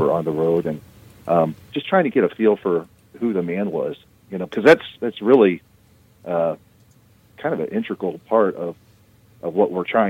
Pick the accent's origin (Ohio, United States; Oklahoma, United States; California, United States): Ohio, United States; Columbus; I'm a stranger in my hometown here, so I do very little work actually in you know, Columbus or the surrounding areas